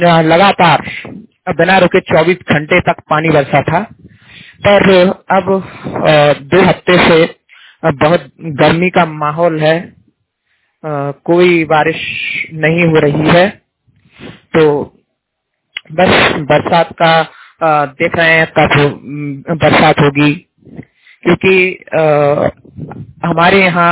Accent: Madhya Pradesh, India; हमारे यहाँ जो मेरा जिला है शिवपुरी

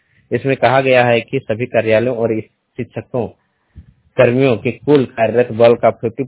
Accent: Ranchi, Jharkhand, India; मैं रांची से हूँ

